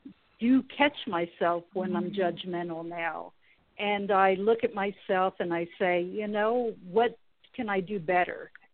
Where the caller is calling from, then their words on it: California, United States; from California.